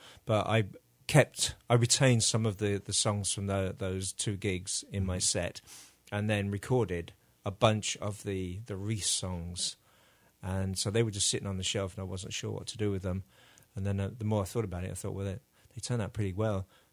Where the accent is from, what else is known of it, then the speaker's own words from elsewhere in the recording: San Diego, California, United States; I came from San Diego, and we met in New York City.